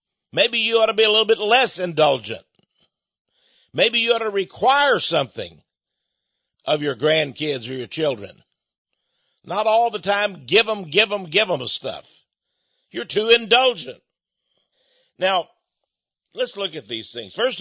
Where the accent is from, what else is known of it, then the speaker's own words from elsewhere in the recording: Texas, United States; I was born and raised in East Texas, right where all the oil wells are and all the chemical refineries are.